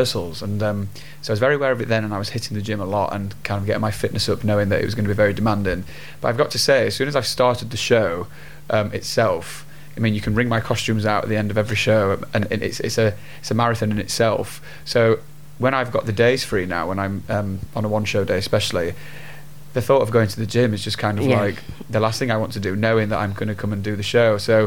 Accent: Sheffield, Yorkshire and the Humber, United Kingdom; So I did lots of things growing up in Sheffield.

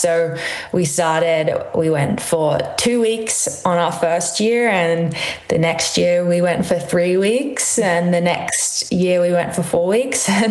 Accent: Brisbane, Queensland, Australia; So I grew up in Brisbane, which is in the state of Queensland.

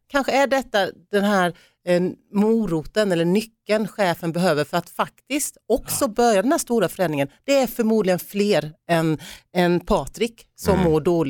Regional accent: Hårda, Sweden; Jag började jobba när jag var 13 i gummifabriken hemma i Hårda.

